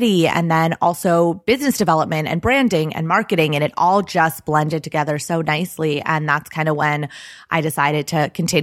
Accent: Los Angeles, California, United States; So I grew up in Los Angeles, okay.

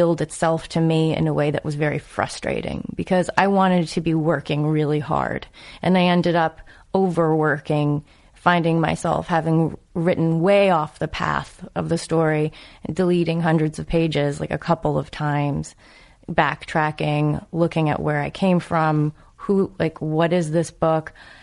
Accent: New England, United States; And I'm from New England, so it was all interesting to me.

